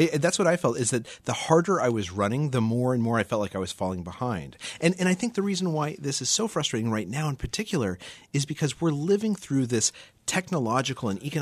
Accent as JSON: {"language": "English", "region": "New Mexico", "country": "United States", "tie": "born or raised there", "said": "I grew up in New Mexico where I was surrounded by a lot of people who talked about visualization"}